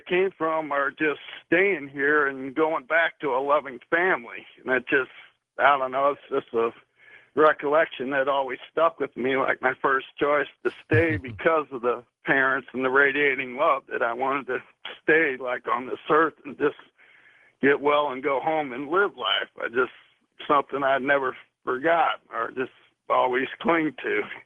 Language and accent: English; Kirkwood, Missouri, United States; now in Santa Cruz, United States; since I'm from Kirkwood, Missouri, there, I'm jealous when you talk from St. Louis.